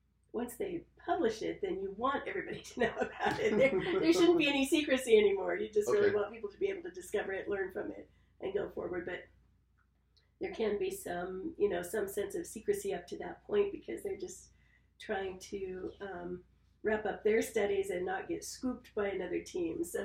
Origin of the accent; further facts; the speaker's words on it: California, United States; because growing up in California, it just never occurred to me that there were things girls couldn't do, you know?